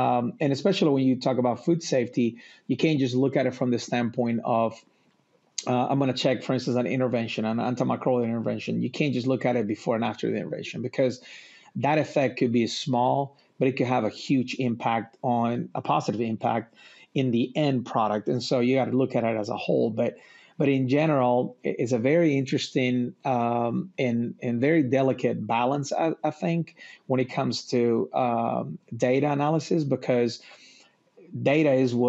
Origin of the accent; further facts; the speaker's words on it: Lima, Peru; English is a second language; moved away as an adult; now in United States; I am from Peru, originally from Lima, Peru. And due to my dad's professional career, we moved a lot.